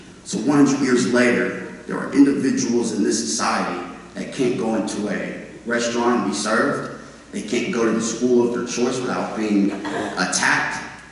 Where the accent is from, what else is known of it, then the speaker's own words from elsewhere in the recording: Birmingham, Alabama, United States; As a six-year-old, I grew up in Birmingham, Alabama. And this is where I was first taught of who Martin Luther King was.